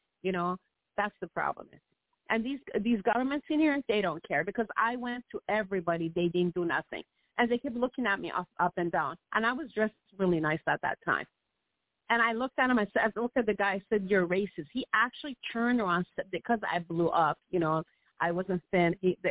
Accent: Iran; I said, I'm from Iran. I said, do you think you can stop me with what I'm trying to do, stand up for children?

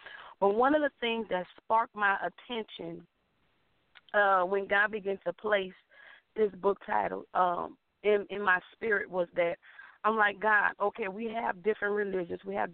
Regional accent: New Orleans, Louisiana, United States; also born or lived in Gulf Coast; Yes, I am from New Orleans, born and raised. Born and raised.

